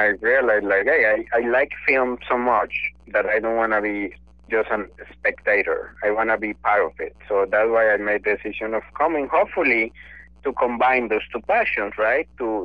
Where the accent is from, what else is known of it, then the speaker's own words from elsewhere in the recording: Colombia; English is a second language; moved away as an adult; now in Los Angeles, United States; I am from Colombia, and I have a background in philosophy. I did a master's degree in philosophy in Colombia, and after that I came to Los Angeles because I wanted to pursue a career in filmmaking.